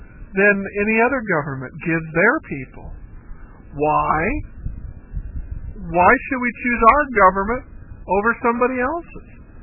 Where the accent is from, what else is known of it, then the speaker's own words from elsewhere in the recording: United States; born there; I was born in the United States, I don't hate it so much that I want to leave.